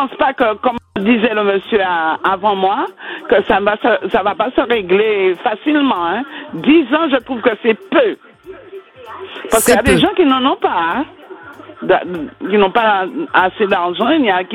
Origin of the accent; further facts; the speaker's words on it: Les Trois-Îlets, Martinique; Oui, je suis des Trois-Îlets.